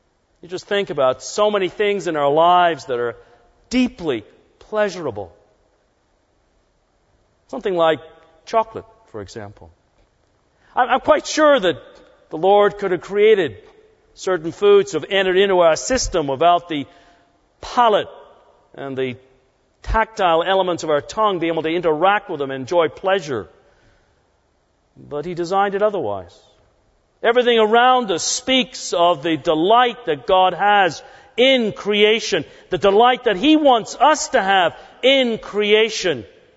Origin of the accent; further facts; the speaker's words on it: England, United Kingdom; I grew up in England in the late 1950s, early 1960s